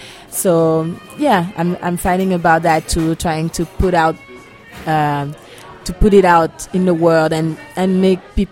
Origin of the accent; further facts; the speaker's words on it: Guadeloupe, France; now in Montreal, Canada; And I come from Guadeloupe. I studied in jazz in Montreal. And yes, I got a bachelor in music, in jazz music. And I've been in Montreal for several years now